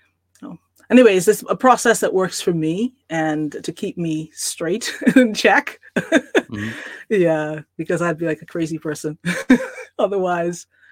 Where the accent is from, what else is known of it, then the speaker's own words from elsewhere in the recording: Bahamas; and I'm from the Bahamas, as I've mentioned before, and it's a place where it's a lot different from here. We don't have the four seasons.